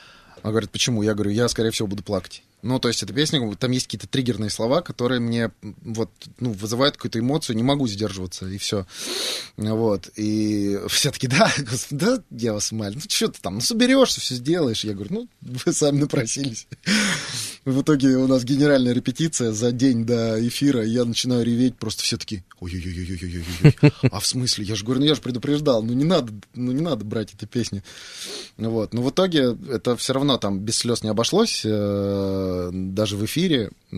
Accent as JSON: {"language": "Russian", "town": "Volgograd", "region": "Volgograd Oblast", "country": "Russia", "said": "Я, получается, 34-й, если я из Волгограда, если это по названию региона."}